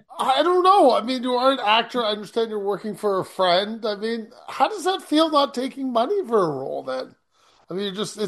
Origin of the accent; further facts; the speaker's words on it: Canada; I mean, being Canadian, I mean, We do a lot of independent films up here.